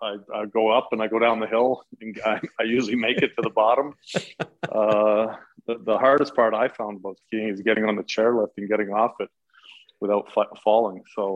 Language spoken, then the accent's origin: English; Calgary, Alberta, Canada; when I grew up in Calcigar, I lived kind of outside of town.